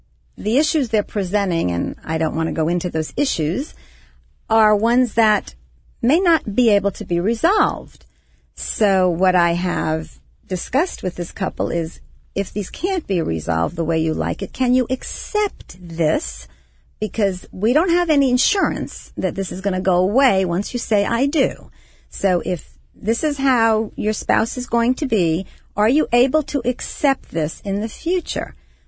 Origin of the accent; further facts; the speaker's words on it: Long Island, New York, United States; I'm a New Yorker. I'm from Long Island, New York. I'm married to a Southerner.